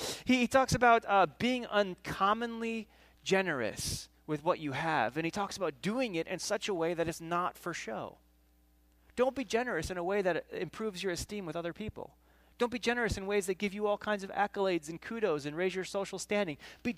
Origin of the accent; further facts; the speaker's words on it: Michigan, United States; I don't deserve to get to say y'all because I'm from Michigan.